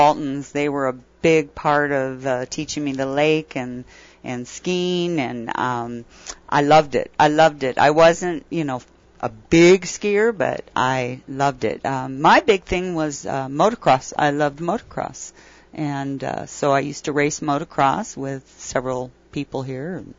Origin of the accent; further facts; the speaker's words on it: Lake Havasu City, Arizona, United States; I grew up on it, so I cherish growing up in Havasu and enjoying it while it was small.